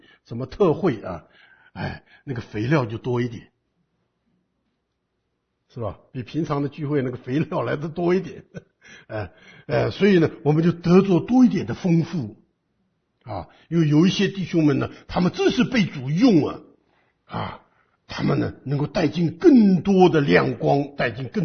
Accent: China; 因为我们中国人很喜欢在后园里面开点菜园

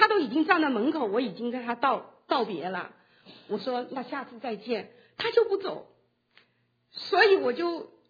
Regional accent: Jiangxi, China; moved away; 好，然后我就回到我的故乡。我因为是一个人这次回去，所以我就有一点点时间。我从来没有想到我的故乡是这么漂亮。如果你们听说过武功山，那就在我们那地方。

